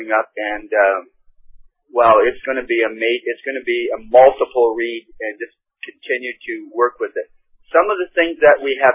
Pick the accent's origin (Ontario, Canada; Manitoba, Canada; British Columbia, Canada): Manitoba, Canada; Winnipeg; from Winnipeg.